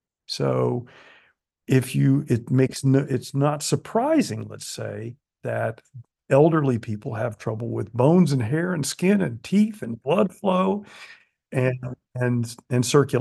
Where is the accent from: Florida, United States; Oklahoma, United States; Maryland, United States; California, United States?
Florida, United States; I grew up in South Florida and we had well water.